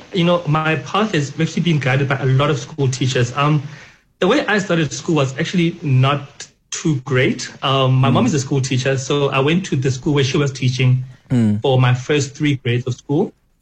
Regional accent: Klerksdorp, North West, South Africa; You know what? Klerksdorp is a strange place. Everyone is quite outspoken there.

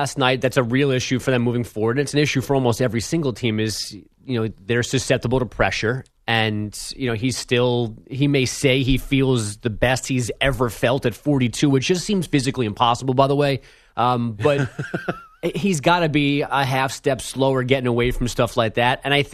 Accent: New York, United States; My first inclination as a New Yorker watching them play

